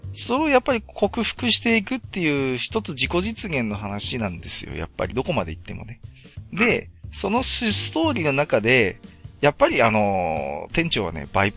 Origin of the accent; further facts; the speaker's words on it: Morioka, Iwate, Japan; 僕盛岡の出身なんですよ。岩手のね。